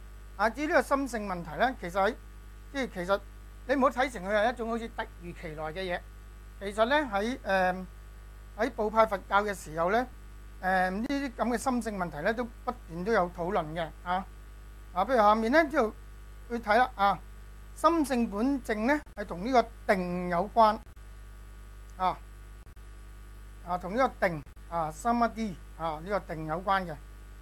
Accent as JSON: {"language": "Cantonese", "country": "China", "said": "所以點解我哋中國人有如果接觸咗呢種咁嘅講法嘅時候"}